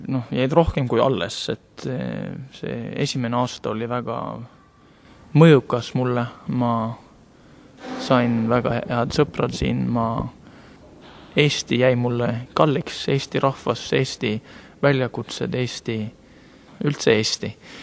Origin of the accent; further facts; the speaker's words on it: Western Norway, Norway; Estonian is a second language; ma olen Lääne-Norrast pärit ja viimased aastad Norras, kus ma olen Norras elanud, siis ma olen Ida-Norras elanud